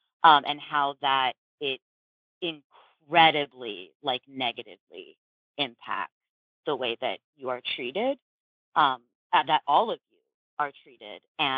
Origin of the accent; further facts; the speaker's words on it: the South, United States; sorry, I'm from the South, so it's y'all.